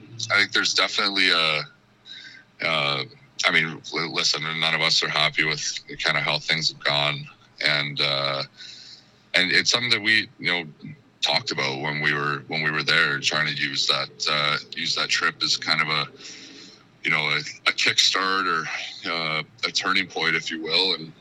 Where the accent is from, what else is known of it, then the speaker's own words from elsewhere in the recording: Canada; As a Canadian, I get to play close to home all the time